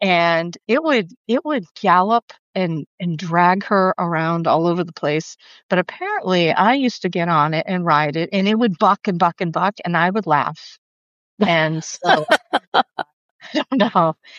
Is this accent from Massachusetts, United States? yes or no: yes; Danvers, Massachusetts, United States; In Danvers, Massachusetts, which is just outside of, northeast of Boston.